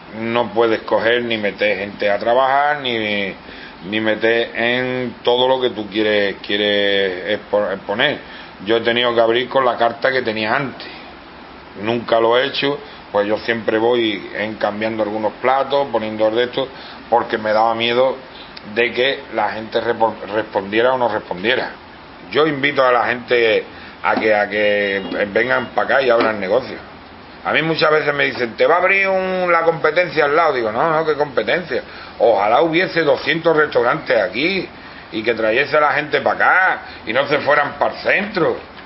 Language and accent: Spanish; Spain; Pues yo me he criado aquí, yo soy de la Ermita y aquí hemos jugado desde chiquitito. Aquí conocí a mi mujer y nos hemos venido a vivir aquí a un piso aquí del Matadero.